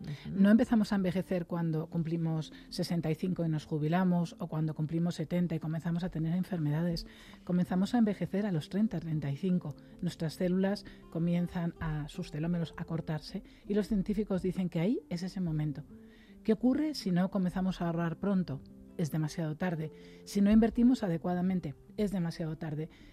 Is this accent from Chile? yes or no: no; Spain; los españoles destacamos, por ejemplo, en innovación por nuestra capacidad de improvisar.